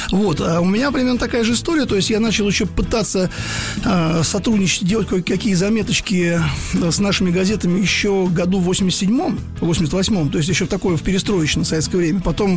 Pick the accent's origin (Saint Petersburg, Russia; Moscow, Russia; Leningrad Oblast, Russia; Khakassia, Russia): Moscow, Russia; Это я москвич